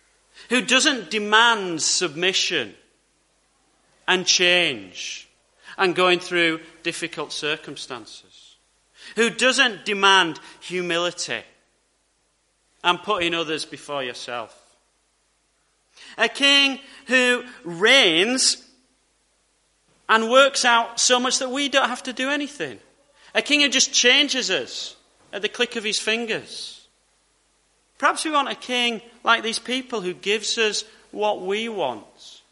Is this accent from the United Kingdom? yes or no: yes; Yorkshire and the Humber, United Kingdom; as soon as I open my mouth and say that I'm from Yorkshire